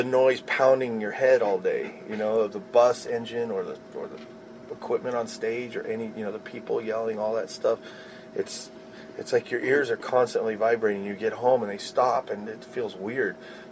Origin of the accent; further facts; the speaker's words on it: New Jersey, United States; On the East Coast, where I grew up in New Jersey, they have storms every night in the summer.